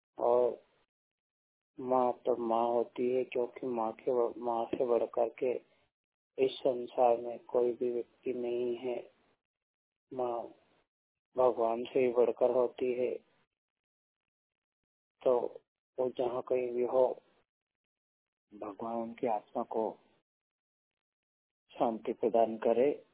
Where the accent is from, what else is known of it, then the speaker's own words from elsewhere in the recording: Khajuria, Madhya Pradesh, India; ग्राम पंचायत खजूरिया, तहसील ब्यावरा, जिला राजगढ़, मध्य प्रदेश का रहने वाला हूँ।